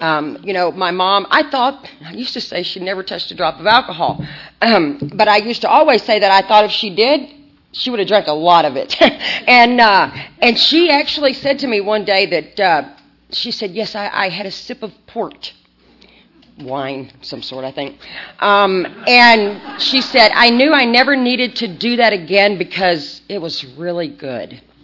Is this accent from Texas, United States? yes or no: yes; Texas, United States; I grew up in East Texas, a little small town.